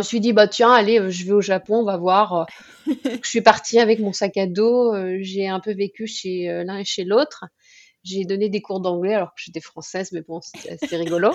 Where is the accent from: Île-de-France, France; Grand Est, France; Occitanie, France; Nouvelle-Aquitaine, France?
Grand Est, France; born there; Et l'allemand, parce que je suis née dans les Vosges, tout près de l'Alsace. Et la première langue que tu apprenais quand tu allais au collège, c'était l'allemand. Donc, j'ai appris l'allemand, mais j'ai un peu oublié, en fait.